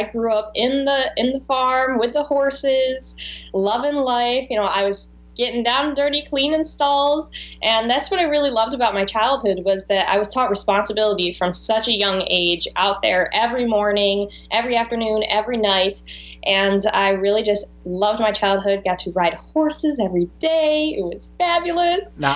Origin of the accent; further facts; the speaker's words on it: Bridgeport, New York, United States; I am in Bridgeport, New York. Bridgeport's my hometown, so that's where I am currently.